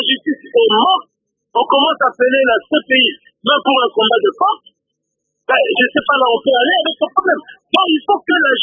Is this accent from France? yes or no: no; Kikou, DR Congo; Je suis né à Kikou, j'ai grandi tout ça. J'ai affiché mes premières armes professionnelles au Bas-Congo.